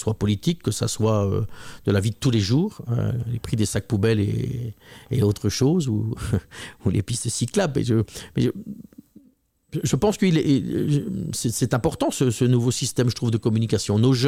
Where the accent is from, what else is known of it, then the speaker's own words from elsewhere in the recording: Belgium; Et donc, on est Belge.